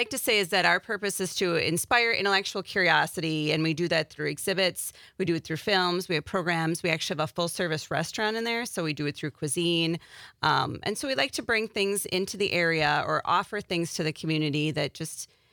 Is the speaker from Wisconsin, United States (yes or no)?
yes; Fond du Lac, Wisconsin, United States; I grew up in Fond du Lac.